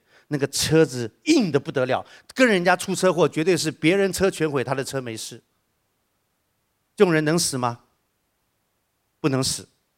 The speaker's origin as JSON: {"language": "Chinese", "country": "Taiwan", "tie": "born or raised there", "said": "在台湾，我台湾长大"}